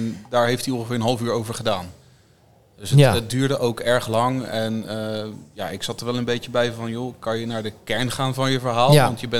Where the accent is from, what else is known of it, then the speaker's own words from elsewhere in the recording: Netherlands; als echte Hollander, zeg maar, een gratis t-shirt verdiend ermee